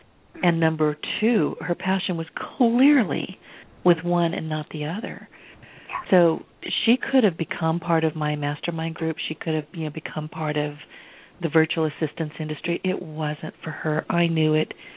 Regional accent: the South, United States; But I'm from the South. If I say bless your heart, I'm not loving you.

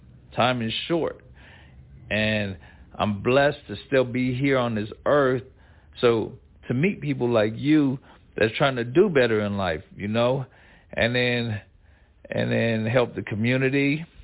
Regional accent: Bakersfield, California, United States; I'm from Bakersfield.

